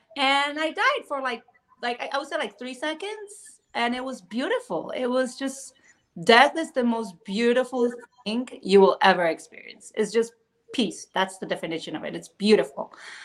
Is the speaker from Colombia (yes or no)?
yes; Cali, Valle del Cauca, Colombia; moved away as an adult; now in United States; I am originally born and raised in Colombia.